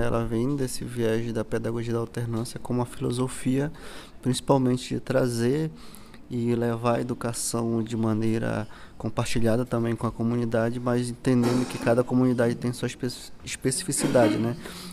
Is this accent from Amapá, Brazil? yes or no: yes; Amapá, Brazil; né? Sou da Reserva Extrativista do Rio Cajari